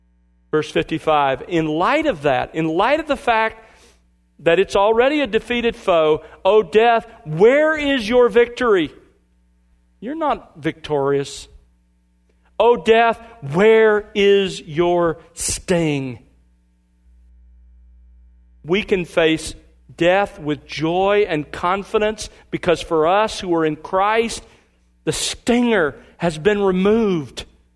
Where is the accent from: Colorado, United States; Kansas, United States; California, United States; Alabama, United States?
Alabama, United States; When I was a boy growing up in Alabama, I remember searching through the clover